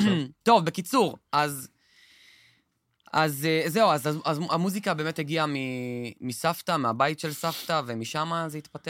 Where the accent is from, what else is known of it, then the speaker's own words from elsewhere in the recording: Kiryat Shmona, Northern District, Israel; קריית שמונה זה הבית שלי. לא משנה איפה אני אגור ואיפה אני אהיה בעולם